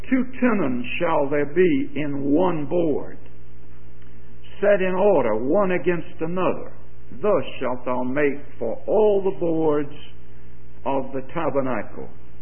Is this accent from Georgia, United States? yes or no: yes; Georgia, United States; accent: Georgia